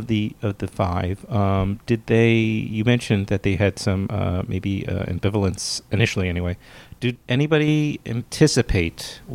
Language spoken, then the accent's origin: English; Queens, New York, United States; I grew up here in New York, too. I grew up in Queens, and I have very vivid memories in 1989 when all that happened.